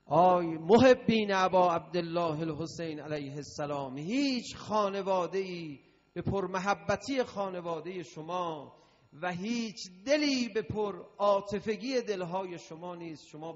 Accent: Iran; حالا ما از ایران اومدیم

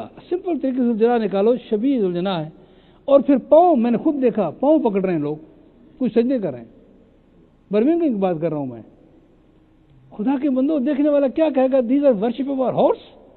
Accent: Pakistan; مثلا میں بھی پاکستان سے ہوں نا

